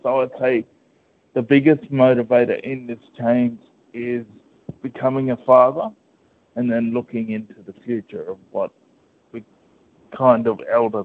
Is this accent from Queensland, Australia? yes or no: yes; Mackay, Queensland, Australia; also born or lived in Brisbane; as a young Indigenous man, I've only really experienced Queensland. So I was born in Brisbane and I was in a young dance troupe growing up in Serena, up in North Mackay